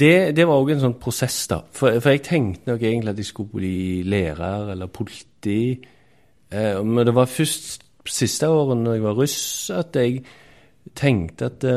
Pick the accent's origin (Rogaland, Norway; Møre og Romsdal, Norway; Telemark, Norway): Rogaland, Norway; Randaberg; og jeg vokste opp på Randaberg, ut forbi Stavanger.